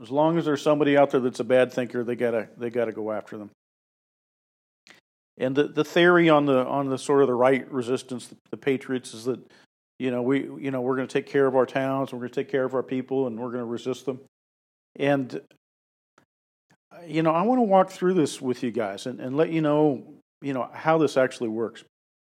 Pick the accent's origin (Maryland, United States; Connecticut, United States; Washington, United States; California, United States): Washington, United States; Seattle; I grew up in Seattle. I loved Seattle, past tense. It used to be an absolutely gorgeous, beautiful city.